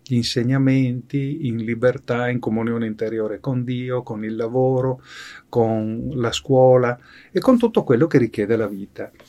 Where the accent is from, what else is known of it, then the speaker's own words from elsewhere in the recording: Venice, Veneto, Italy; born there; Io dico sì, sono nato a Venezia e adesso sono qui.